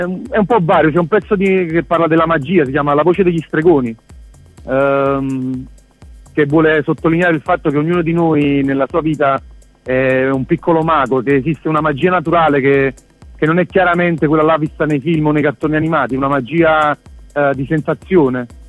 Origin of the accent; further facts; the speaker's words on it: Pozzuoli, Campania, Italy; un gioco di parole putiolano che noi siamo di Puteoli